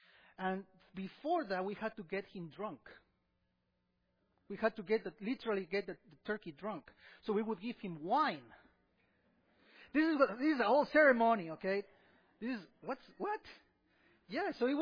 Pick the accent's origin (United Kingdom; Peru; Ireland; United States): Peru; I also had a family tradition growing up in Peru.